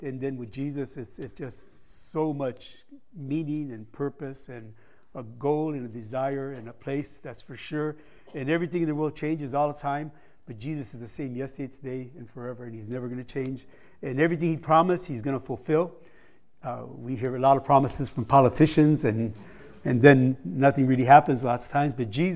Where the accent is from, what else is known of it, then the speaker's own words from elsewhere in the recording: Los Angeles, California, United States; I grew up in Los Angeles where John MacArthur is and Swindoll used to be there